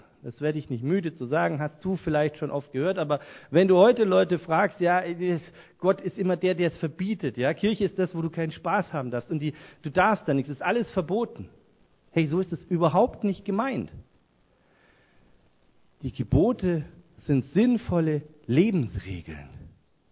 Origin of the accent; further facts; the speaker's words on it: Bavaria, Germany; Was glaubt ihr, wie schwer es mir als Franke gefallen ist, mich vom Allmächt zu verabschieden, eines der schönsten fränkischen Wörter?